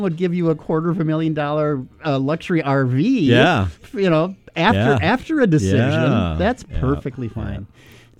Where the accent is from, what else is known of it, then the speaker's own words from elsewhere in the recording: Minnesota, United States; As a Minnesotan, I'd be very happy with second place.